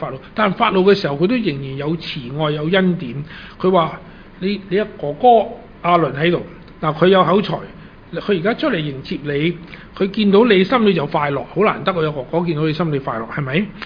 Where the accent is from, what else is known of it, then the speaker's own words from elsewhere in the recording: Hong Kong; also born or lived in Guangzhou; 我喺广州出世，4岁上帝就带咗我嚟香港，